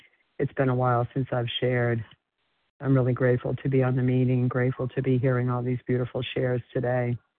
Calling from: Florida, United States; And I'm calling from Florida this morning.

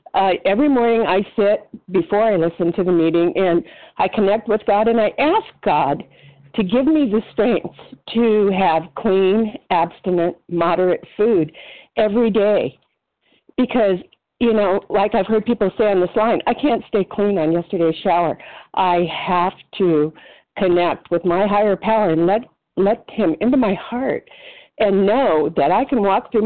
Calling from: La Mesa, California, United States; I'm from La Mesa, California, just outside of San Diego.

